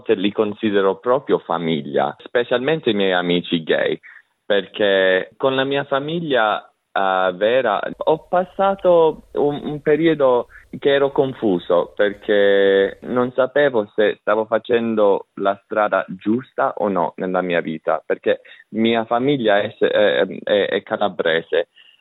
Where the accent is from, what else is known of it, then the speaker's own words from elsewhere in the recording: Australia; nella mia vita, crescendo, essere diverso in Australia, ma molto diverso